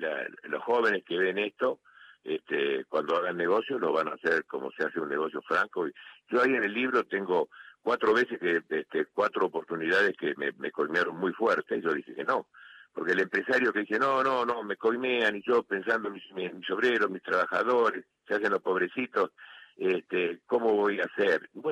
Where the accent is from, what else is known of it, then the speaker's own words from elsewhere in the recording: Argentina; Bueno, yo le doy toda la fuerza que pueda como argentino.